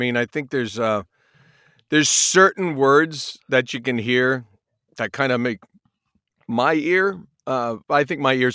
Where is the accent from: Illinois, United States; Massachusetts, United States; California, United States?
Massachusetts, United States; I grew up near Boston, which is kind of the bastard cousin.